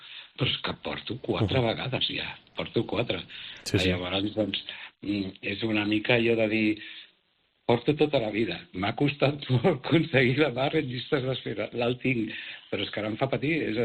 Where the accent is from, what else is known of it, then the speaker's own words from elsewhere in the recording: Balearic Islands, Spain; som de Menorca tots